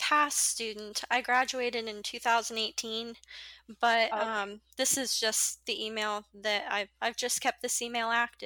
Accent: East Liverpool, Ohio, United States; I'm from East Liverpool, Ohio, and East Liverpool, Ohio, it's actually, at one time, it was considered the pottery capital of the United States.

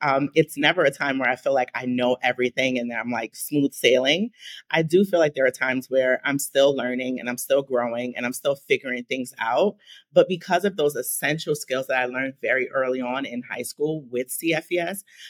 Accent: Harlem, New York, United States; I grew up in Harlem, so it was just a train ride away.

